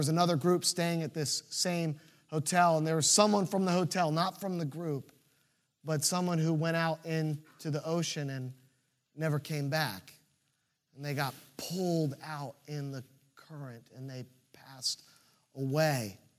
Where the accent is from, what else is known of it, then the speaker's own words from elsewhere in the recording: Virginia Beach, Virginia, United States; But you see, we grew up in Virginia Beach. We know the ocean.